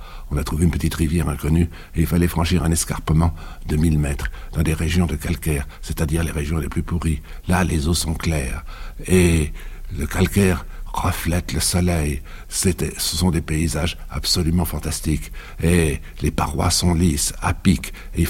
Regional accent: China; first language Chinese; French is a second language; j'étais un peu plus grand, j'allais à cheval, j'ai vécu avec les mafous, les palefreniers. Et tout cela, ma première langue là était le chinois. Et c'était l'époque des seigneurs de la guerre.

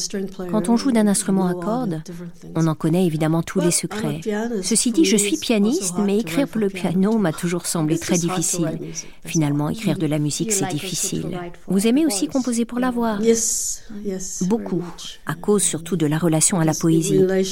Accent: Macau; now in Paris, France; j'ai grandi à Macao, une ville à forte population. Et pour voir les arbres, eh bien, il faut aller dans les cimetières. À Paris, où je vis une partie de l'année

